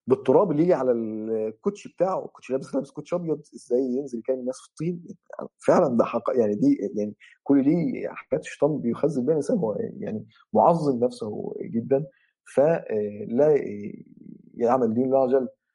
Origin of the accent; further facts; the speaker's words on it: Mansoura, Dakahlia, Egypt; انا من المنصورة